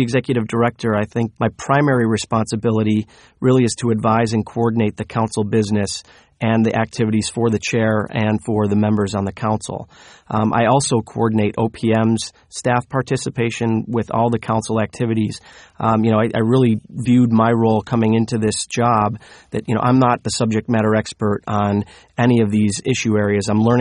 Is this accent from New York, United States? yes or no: yes; Rochester, New York, United States; But my career began in the office of Senator D'Amato in my hometown of Rochester, New York.